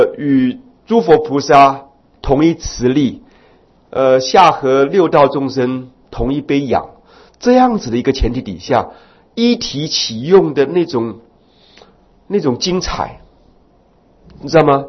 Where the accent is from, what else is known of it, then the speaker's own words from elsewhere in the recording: Taiwan; 大家都会认为我是外省人，不会知道我是台湾人